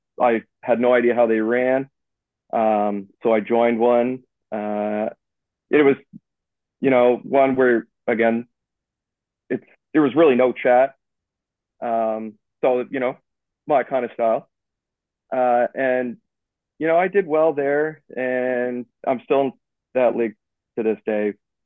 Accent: Halifax, Nova Scotia, Canada; I'm 36 from Halifax, Nova Scotia. I don't even know if guys even know where that is, but we're out on the east coast of Canada.

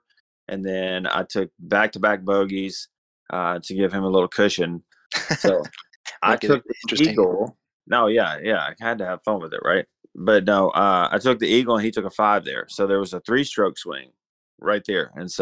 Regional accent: Louisiana, United States; I'm from Louisiana, so there was a tour back then

